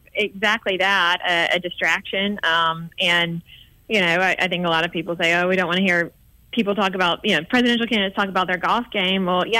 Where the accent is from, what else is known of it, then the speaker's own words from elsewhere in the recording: Beatrice, Alabama, United States; I grew up in Beatrix, Alabama. Both of my parents were rural health care providers.